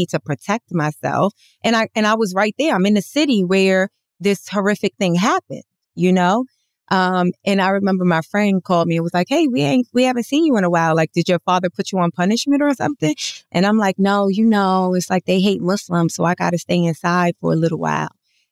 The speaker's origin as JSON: {"language": "English", "town": "New York City", "region": "New York", "country": "United States", "tie": "born or raised there", "said": "But you know, I grew up in Harlem, which is like in New York, one of the Black Meccas."}